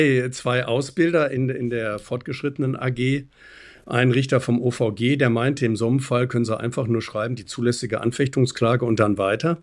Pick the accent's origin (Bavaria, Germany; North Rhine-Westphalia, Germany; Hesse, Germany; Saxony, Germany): North Rhine-Westphalia, Germany; Bochum; Ich war auch der Erste in meiner Familie mit Abitur, der Erste, der studiert hat. Mhm. Und ich komme aus Bochum und klar, in Bochum gibt es eine große Universität. Also habe ich in Bochum angefangen, Jura zu studieren.